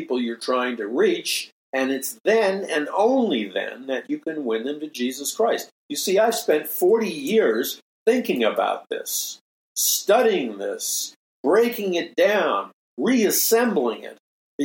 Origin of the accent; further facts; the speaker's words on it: Queens, New York, United States; when I was a young man growing up in Jackson Heights, Queens, in New York City